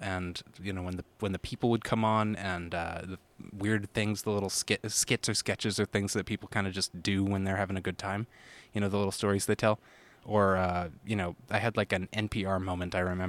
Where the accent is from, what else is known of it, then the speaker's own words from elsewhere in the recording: Ann Arbor, Michigan, United States; also born or lived in Pittsburgh; Yeah. I was born in Pittsburgh, but when we were three, I moved to Ann Arbor. So raised, certainly, not born.